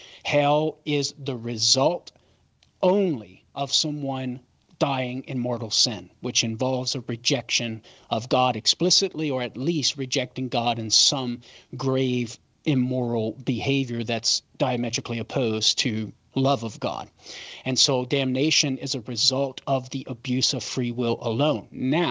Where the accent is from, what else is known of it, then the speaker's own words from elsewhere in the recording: Louisiana, United States; And for all my Cajun friends in Louisiana, I am a disgrace as a Cajun man who cannot cook.